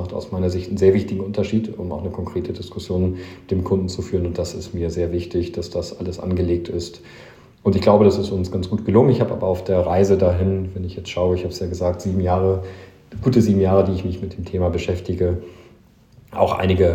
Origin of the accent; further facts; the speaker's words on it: Hamburg, Germany; now in Munich, Germany; ich komme ursprünglich aus Hamburg nach München umgezogen